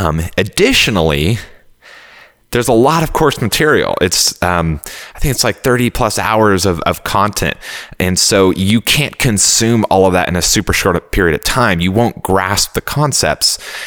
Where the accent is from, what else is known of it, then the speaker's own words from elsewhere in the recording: California, United States; I relocated from Texas back to California, where I'm from.